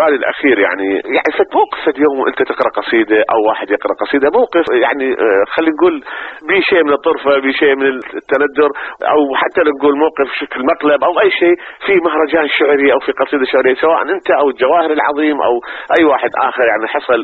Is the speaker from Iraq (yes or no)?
yes; Iraq; احنا عراقيين